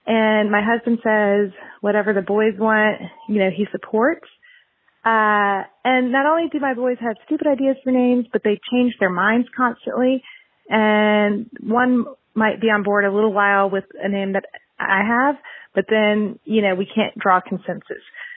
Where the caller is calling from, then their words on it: Amsterdam, North Holland, Netherlands; I'm calling from Amsterdam.